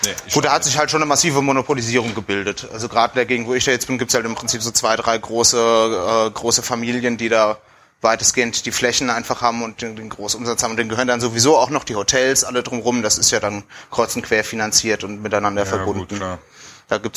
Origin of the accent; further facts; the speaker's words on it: Frankfurt, Hesse, Germany; born there; Ich bin gebürtiger Frankfurter, aber ein Teil meiner Familie kommt aus Rüdesheim